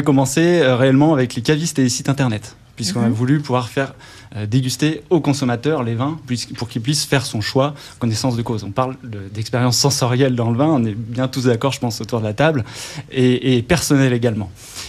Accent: Bourgogne-Franche-Comté, France; Oula, moi je viens de Bourgogne et je travaillais simplement dans les transports et l'énergie.

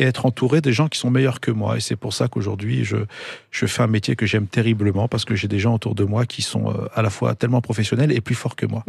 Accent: France; born there; moi je suis né en France, j'aime mon pays l'Algérie, j'aime la France parce que mes enfants sont nés ici aussi et que mon père a émigré en France

